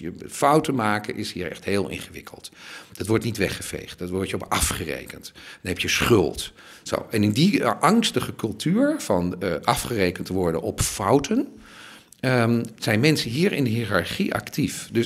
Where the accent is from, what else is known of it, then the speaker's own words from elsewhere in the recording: Netherlands; Ik ben Nederlander, ik ben neutraal.